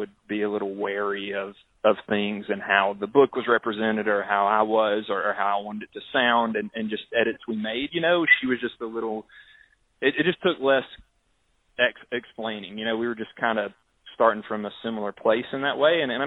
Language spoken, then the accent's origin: English; Alabama, United States; But I just had no clue for the longest, man, because I'm from North Alabama and we'd go to the beach